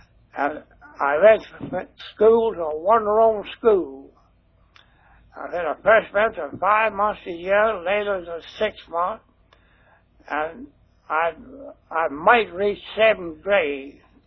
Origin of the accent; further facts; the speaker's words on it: King George, Virginia, United States; I was born and raised in King George, lived in King George all my life. I was born in 1885. And I had one brother and four sisters.